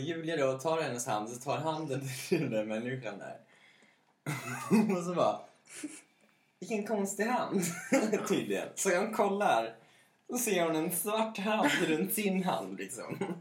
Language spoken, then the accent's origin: Swedish; Austria; Jag är ju från Österrike.